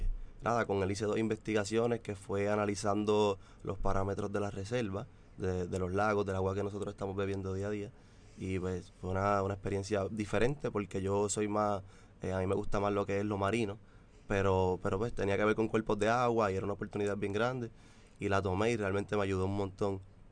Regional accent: Cidra, Puerto Rico; Sí, pues yo soy del pueblo de Sidra.

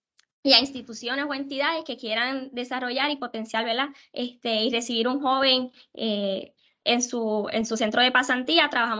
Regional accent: Mayagüez, Puerto Rico; yo soy estudiante de Mayagüez, vengo de Mayagüez

